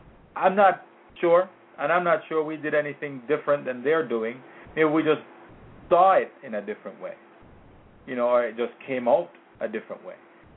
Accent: Jamaica; As a child, I wasn't born here. I was born in Jamaica, and I went to school in Jamaica.

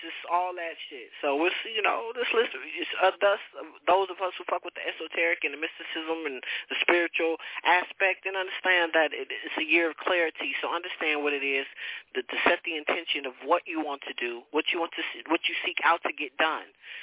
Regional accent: California, United States; I have to do to California because motherfucker, I'm from California.

